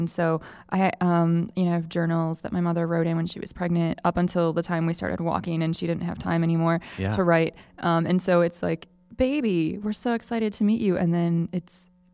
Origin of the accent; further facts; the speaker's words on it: Port Huron, Michigan, United States; But southeastern Michigan, a small town of about 30,000 people called Port Huron. It's the boyhood home of Thomas Edison.